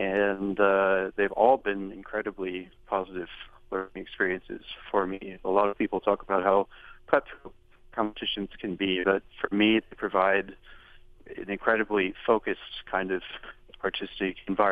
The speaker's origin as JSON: {"language": "English", "town": "Durham", "region": "North Carolina", "country": "United States", "tie": "born or raised there", "said": "That's right. I grew up in Durham."}